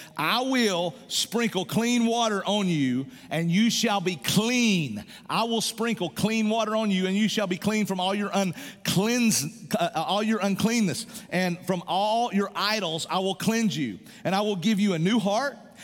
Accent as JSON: {"language": "English", "region": "Tennessee", "country": "United States", "tie": "born or raised there", "said": "Where I grew up in East Tennessee, there was hardly any Church of Christ."}